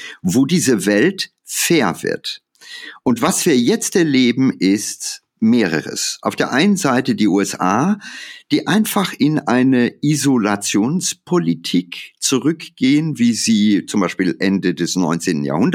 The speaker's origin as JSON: {"language": "German", "country": "India", "tie": "born or raised there", "said": "ich habe meine Kindheit in Indien verlebt. Ich weiß, wie das Indien meiner Kindheit war."}